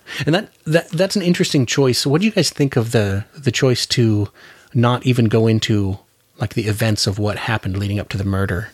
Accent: Alaska, United States; I know growing up in Alaska, if you're not seeing your breath, you're not really that cold.

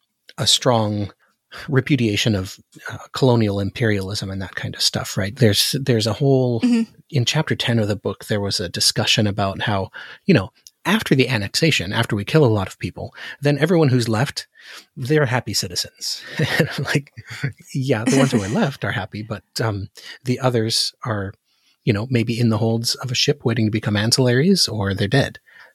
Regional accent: United States; I don't know, as an American, I don't like it.

